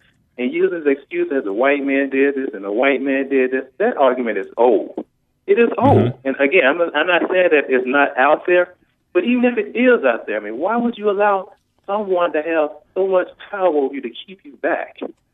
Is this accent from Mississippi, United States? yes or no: yes; Mississippi, United States; Look, I grew up in Mississippi in the Delta.